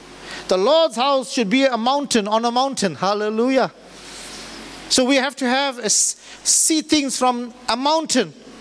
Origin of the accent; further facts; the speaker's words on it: Chatsworth, KwaZulu-Natal, South Africa; We're born like this. We are from Chatsworth. We'll stay like this.